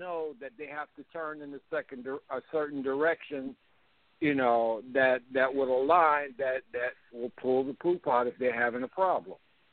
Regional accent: Mississippi, United States; born there; now in Georgia, United States; because I was born in Mississippi.

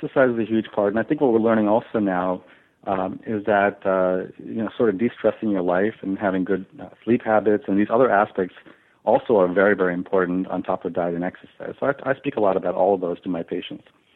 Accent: New York, United States; I think in our society, you know, I was born and raised in Long Island

